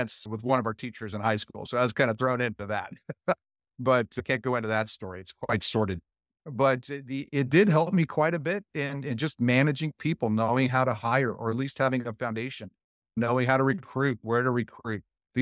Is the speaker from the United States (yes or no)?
yes; Roseville, California, United States; also born or lived in San Jose; So we moved from San Jose, Palo Alto area, Silicon Valley area, to Roseville, California. That's where I essentially grew up in my early teens and still live there today.